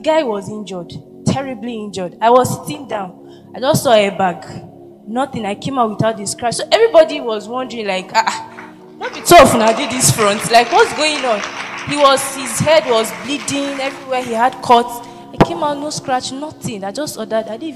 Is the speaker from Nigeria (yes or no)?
yes; Zamfara, Nigeria; He now said, where are you from? I said, Zamfara State.